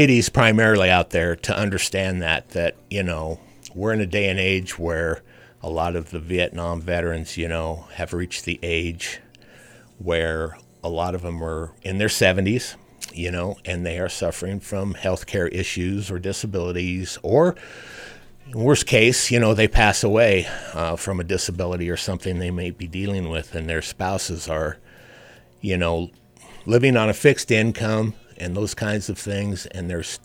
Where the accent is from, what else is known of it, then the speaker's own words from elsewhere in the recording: Fort Morgan, Colorado, United States; Well, I'm a native of Fort Morgan, Colorado. This is my hometown.